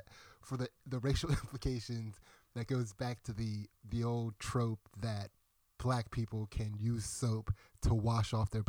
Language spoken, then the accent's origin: English; Pottstown, Pennsylvania, United States; growing up in Pottstown, it's a very racially mixed environment.